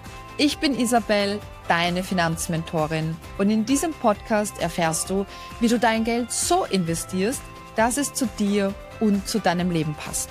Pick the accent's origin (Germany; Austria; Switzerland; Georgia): Austria; ich will es jetzt nicht sagen, wie das bei uns in Österreich heißt